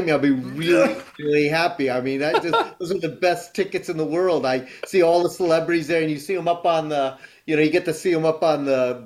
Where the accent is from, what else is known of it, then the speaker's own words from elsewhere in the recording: Connecticut, United States; now in New York City, United States; Born in New York, raised in Connecticut.